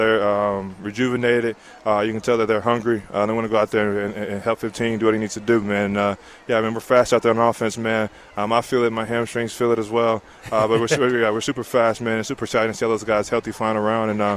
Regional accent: Edgewood, Texas, United States; Oh, absolutely. Born and raised in Edgewood, Texas. Country guy, so I love the outdoors.

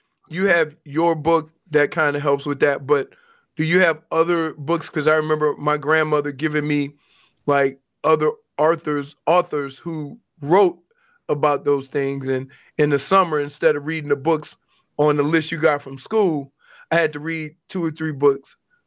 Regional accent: New Orleans, Louisiana, United States; and I'm from New Orleans, so it was real in that area.

